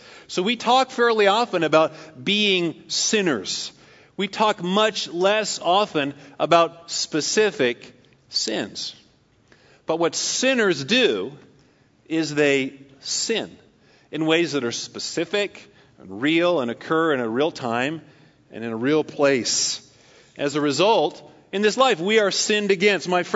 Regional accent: Paradise, California, United States; Growing up in Paradise, California, about 100 miles north of here

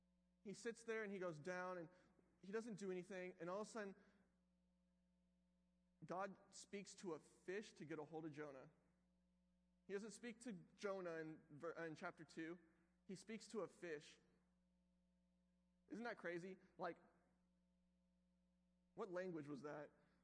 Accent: Texas, United States; I'm from Texas, but like I grew up in a old school Southern Baptist church where like people wore suits on Sundays.

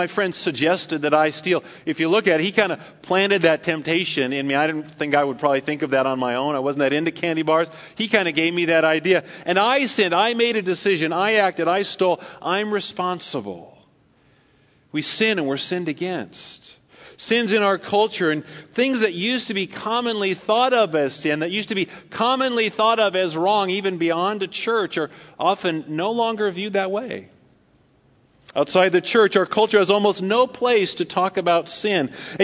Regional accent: Paradise, California, United States; Growing up in Paradise, California, about 100 miles north of here

